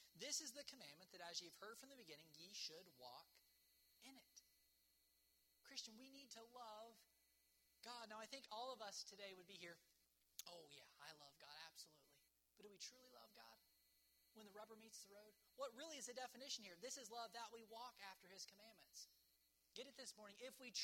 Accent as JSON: {"language": "English", "region": "West Virginia", "country": "United States", "said": "It's like, I'm from West Virginia or whatever."}